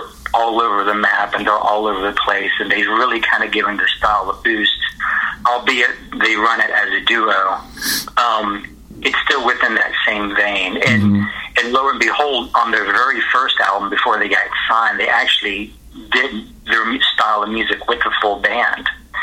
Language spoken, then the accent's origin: English; Titusville, Florida, United States; I grew up, I was in Florida, Titusville, Florida, and that's famous for being right across the Indian River of Cape Canaveral.